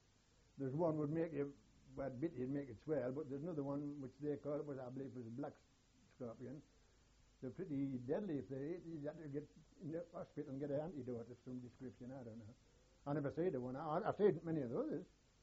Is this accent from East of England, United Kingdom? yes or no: no; Durham, North East England, United Kingdom; I was born and brought up in Durham, we used to all sell, you know, food.